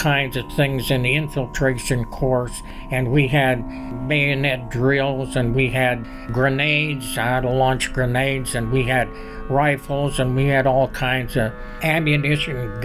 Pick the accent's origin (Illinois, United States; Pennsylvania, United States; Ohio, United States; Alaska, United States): Pennsylvania, United States; Ellwood City; I'm from Elwood City, Pennsylvania.